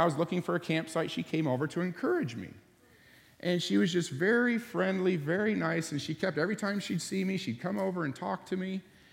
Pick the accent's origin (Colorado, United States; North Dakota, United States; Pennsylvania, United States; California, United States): California, United States; Loma Linda; born there; I was born in Loma Linda, one of the biggest Adventist communities on the planet.